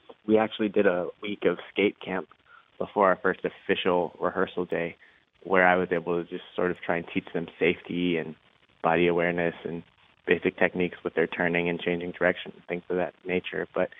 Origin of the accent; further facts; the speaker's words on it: Memphis, Tennessee, United States; also born or lived in Cincinnati; Yes, I was born in Cincinnati. I have pretty strong roots in Cincinnati. I would say that I was raised in Memphis, Tennessee, and that's where people usually call me as being from.